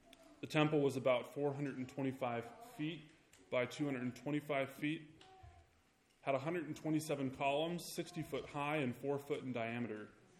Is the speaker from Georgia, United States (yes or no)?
no; Lorain, Ohio, United States; I come from Ohio. So I'm not from around here. I was just at the Ace Hardware, and I get funny looks when I give them a 440 zip code. But back where I'm from, I was born in a small town called Lorain, Ohio.